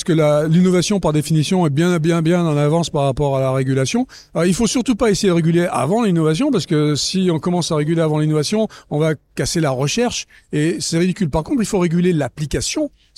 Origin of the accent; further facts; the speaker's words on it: France; now in United States; même si j'habite aux États-Unis depuis 30 ans, je suis un Français franchouillard de base